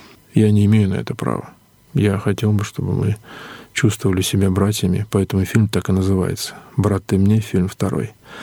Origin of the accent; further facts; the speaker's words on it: Buryatia, Russia; местность, откуда я родом, Бурятия. Это то место, где живет очень много национальностей. И буряты жили рядом с нами, со мной всю мою жизнь, сколько я жил там. Рос, учился в школе, в институте там и так далее.